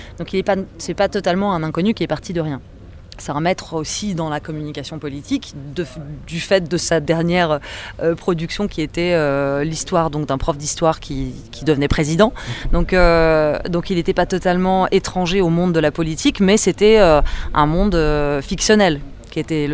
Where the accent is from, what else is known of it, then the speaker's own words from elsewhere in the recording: Russia; en tant que russe anti-guerre, en fait, il n'y a pas beaucoup de solutions.